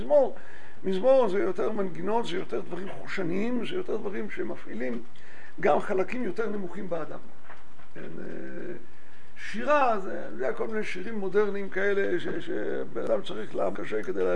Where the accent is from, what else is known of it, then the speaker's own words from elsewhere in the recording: Jerusalem, Jerusalem District, Israel; גדלתי בשכונת קטמון בירושלים, אולי קצת יותר חרדית נגיד מהציבור שלנו.